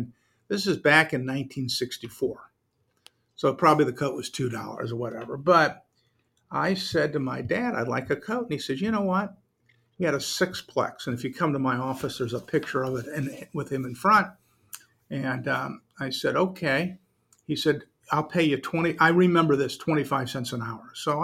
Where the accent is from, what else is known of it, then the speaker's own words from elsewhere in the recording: Omaha, Nebraska, United States; So growing up in Omaha, there was no professional sports teams, but we had a professional sports team, the Nebraska Cornhuskers.